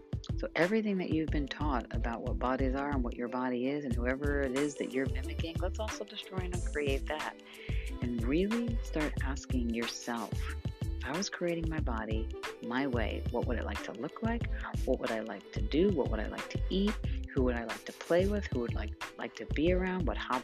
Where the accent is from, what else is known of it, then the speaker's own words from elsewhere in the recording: New York, United States; I grew up in New York, right down from the train station.